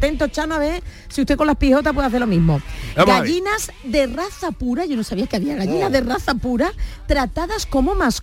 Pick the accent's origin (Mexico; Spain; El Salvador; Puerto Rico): Spain; San Fernando, Andalusia; Soy de San Fernando, la sal.